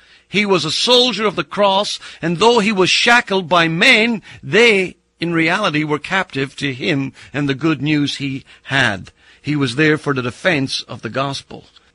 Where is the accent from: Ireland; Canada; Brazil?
Ireland; When I was a young boy growing up in Ireland, they used to have races where men would get in boats and row, 5, 6 in a boat